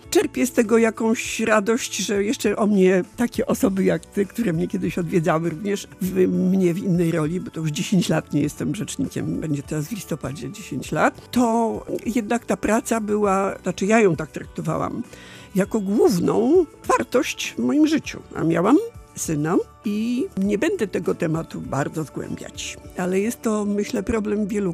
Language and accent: Polish; Gdańsk, Pomeranian Voivodeship, Poland; born there; now in Gdynia, Poland; to moje miasto, choć urodziłam się w Gdańsku.